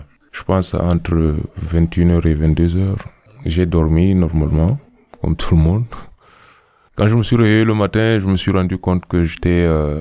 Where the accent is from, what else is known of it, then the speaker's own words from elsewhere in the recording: N'Djamena, Chad; Je viens du Tchad, précisément de N'Djamena, où j'habite pratiquement.